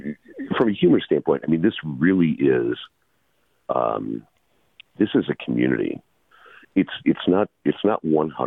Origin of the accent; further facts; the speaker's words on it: Milwaukee, Wisconsin, United States; I grew up in Milwaukee, and Milwaukee public school systems wouldn't close schools